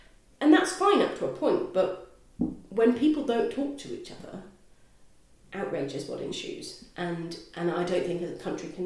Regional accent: Wales, United Kingdom; where I'm from in Wales, it's slightly more different.

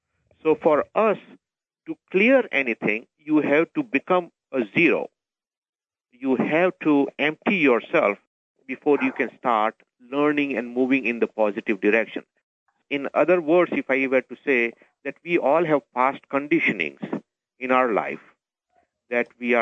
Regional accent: India; I come from India

